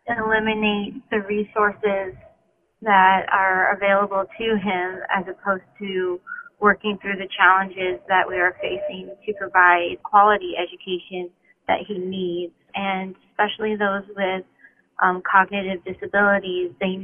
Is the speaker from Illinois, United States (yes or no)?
no; Avon, Indiana, United States; I'm from Avon, Indiana.